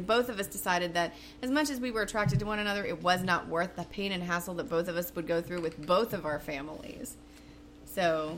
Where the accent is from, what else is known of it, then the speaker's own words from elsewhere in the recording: Oklahoma, United States; also born or lived in Louisiana; growing up in Oklahoma and then moving to Louisiana, I didn't really have